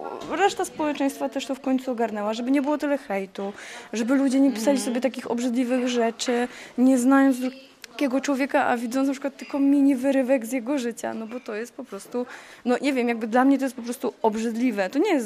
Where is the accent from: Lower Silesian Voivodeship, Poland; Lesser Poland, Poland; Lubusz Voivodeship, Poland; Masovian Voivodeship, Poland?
Lubusz Voivodeship, Poland; Zielona Góra; Ja jestem na przykład z Zielonej Góry.